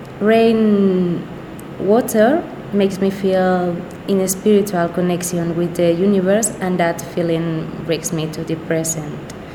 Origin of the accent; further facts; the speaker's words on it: Bilbao, Basque Country, Spain; moved away as an adult; I grew up in Bilbao, one of the rainiest cities of Spain, and I was living there for 18 years.